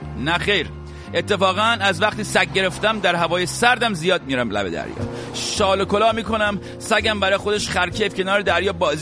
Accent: Iran; گفت ترک هستی؟ گفتم نه نظر لطف شماست، من ایرانی هستم.

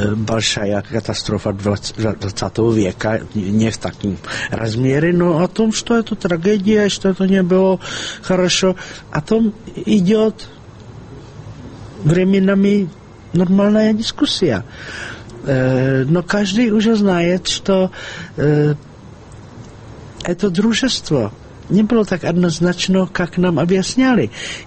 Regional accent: Prague, Czechia; Russian is a second language; Мы из Праги этого абсолютно не видели. Абсолютно нет.

